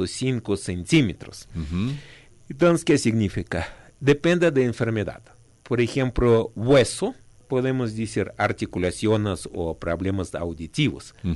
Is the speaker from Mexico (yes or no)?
no; Russia; Spanish is a second language; moved away as an adult; now in Ecuador; Yo nací en Rusia y mi papá ecuatoriano y mi mamá rusa. Entonces yo pasó un tiempo, 27 años en Rusia.